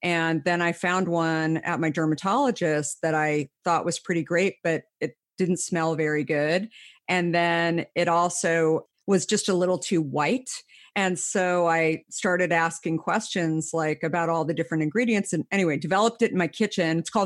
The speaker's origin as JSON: {"language": "English", "region": "Arizona", "country": "United States", "tie": "born or raised there", "said": "being a redhead and having, I grew up in Arizona and having way too much sun."}